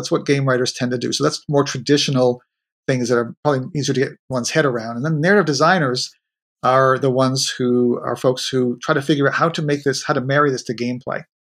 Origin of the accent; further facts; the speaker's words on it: Northeast, United States; Big baseball fan, especially Red Sox fan. Go Red Sox. I'm from the Northeast, so watching the playoffs now with bated breath.